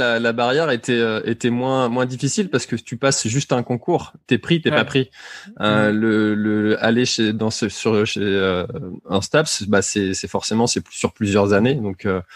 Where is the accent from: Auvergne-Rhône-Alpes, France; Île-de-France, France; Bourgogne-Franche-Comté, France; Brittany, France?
Brittany, France; Quimper; je suis originaire de Bretagne, de Quimper exactement, j'ai 32 ans